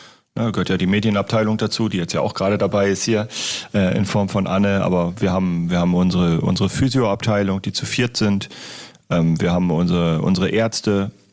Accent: Lower Saxony, Germany; für mich als Ostfriese ist es schon stadtähnlich

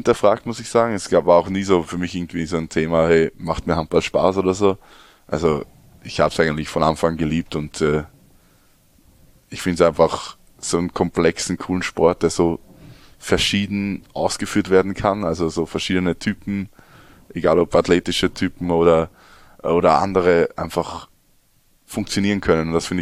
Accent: Eckenburg, Germany; wir waren eigentlich jedes Wochenende immer in der Halle, egal wer gespielt hat bei uns in Eckenburg zu Hause, waren wir eigentlich immer

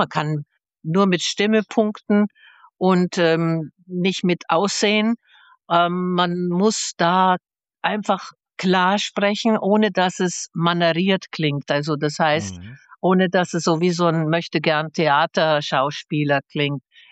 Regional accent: Munich, Bavaria, Germany; für mich als Münchnerin

